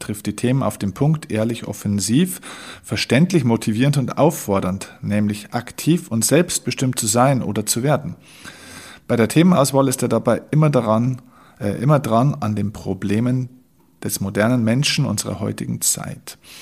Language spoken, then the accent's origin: German; Vilsbiburg, Bavaria, Germany; meine Heimatstadt, das ist die Stadt Vilsbiburg, das ist so ein kleines Städtchen mit damals 10, heute glaube ich sind es ungefähr 11.000 Einwohnern, also wirklich gerade, dass man sich Stadt nennen darf.